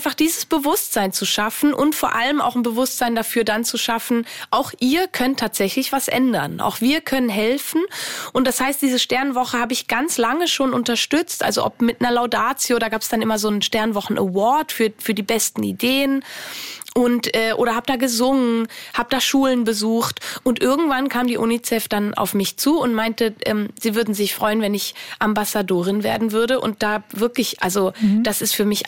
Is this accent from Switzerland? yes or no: yes; Switzerland; ich bin so privilegiert aufgewachsen in der Schweiz mit so einer tollen Familie.